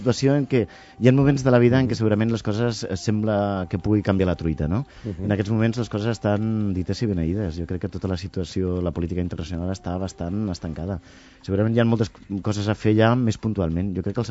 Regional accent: Tortosa, Catalonia, Spain; Jo soc de Tortosa.

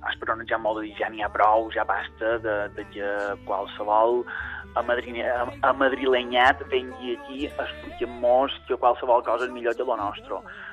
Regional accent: Balearic Islands, Spain; Quan som els mallorquins, jo diria que esquizofrènics

